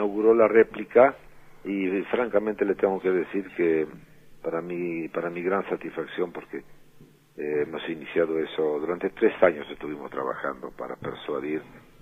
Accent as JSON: {"language": "Spanish", "country": "Argentina", "said": "yo soy argentino, no tuve nada que ver personalmente con el holocausto. Mi papá era argentino, mi mamá no."}